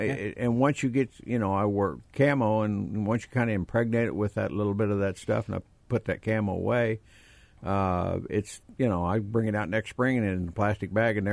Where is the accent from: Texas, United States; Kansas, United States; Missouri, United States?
Missouri, United States; I'm from Missouri. You got to show me an awful lot of stuff.